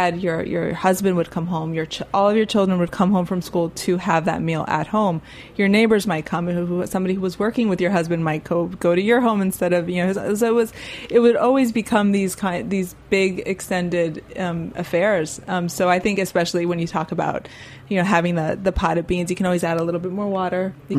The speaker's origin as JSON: {"language": "English", "town": "Miami", "region": "Florida", "country": "United States", "tie": "born or raised there", "lives_now": "New York, United States", "said": "I think I've living in New York after growing up in Miami, not necessarily having like central air"}